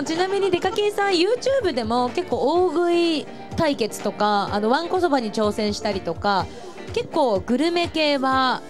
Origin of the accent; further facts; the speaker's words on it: Asahikawa, Hokkaido, Japan; 皆さん出身は旭川ですのでね。